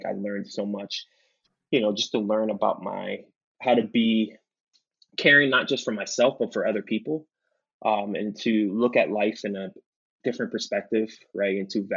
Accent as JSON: {"language": "English", "town": "Naugatuck", "region": "Connecticut", "country": "United States", "said": "It's in Waterbury, Connecticut, but I'm from Naugatuck."}